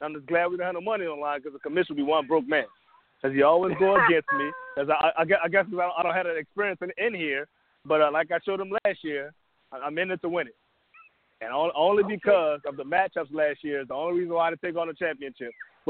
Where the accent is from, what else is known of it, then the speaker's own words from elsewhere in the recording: New Orleans, Louisiana, United States; New Orleans. I'm down in New Orleans.